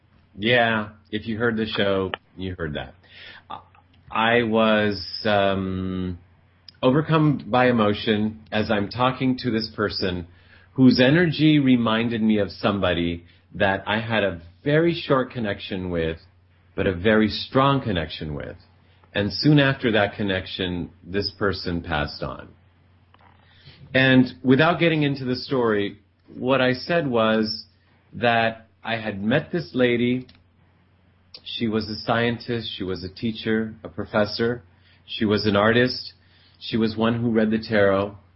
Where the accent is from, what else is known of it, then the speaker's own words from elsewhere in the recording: United States; I was born and raised here in America and not in Italy where they were.